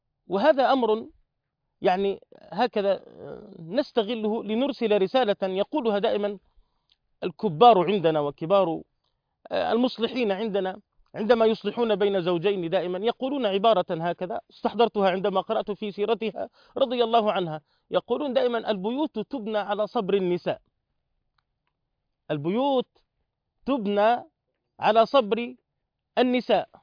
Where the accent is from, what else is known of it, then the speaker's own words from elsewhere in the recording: Jordan; يعني نحن عندنا في الأردن متوسط سن الزواج 28-29 سنة